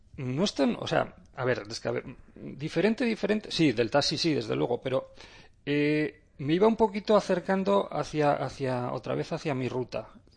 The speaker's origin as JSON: {"language": "Spanish", "town": "Pobes", "region": "Basque Country", "country": "Spain", "tie": "born or raised there", "said": "al lado de mi pueblo, al lado de Pobes, en un paraje fantástico que invito a todo el mundo a conocer"}